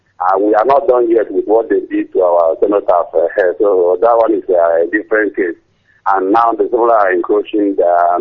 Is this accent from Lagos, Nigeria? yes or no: no; Umuere, Anambra, Nigeria; now in Italy; I'm coming from Italy. I'm from Umuere in Anambra.